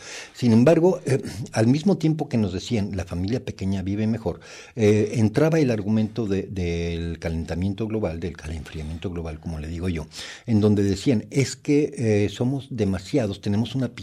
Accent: Mexico; me considero occidental, como mexicano

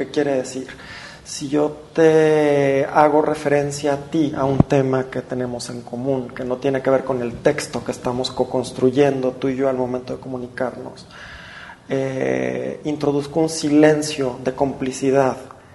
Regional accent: Guadalajara, Jalisco, Mexico; yo no tengo acento porque en Guadalajara no cantamos, en Guadalajara no tenemos acentos.

